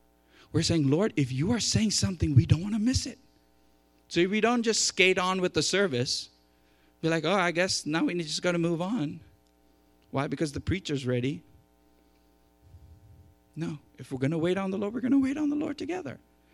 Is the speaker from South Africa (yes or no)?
no; India; English is a second language; I come from India. I speak about 3 or 4 Indian languages.